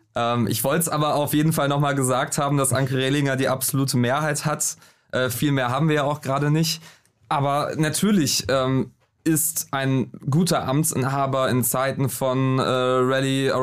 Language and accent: German; Northern Germany, Germany; Also ich bin Norddeutscher.